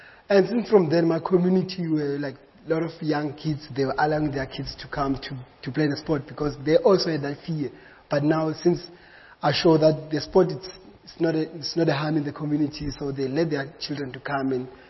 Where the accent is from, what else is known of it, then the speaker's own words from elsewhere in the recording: Soweto, Gauteng, South Africa; English is a second language; growing up in Soweto, you don't have this thing in your mind that one day you become someone important in life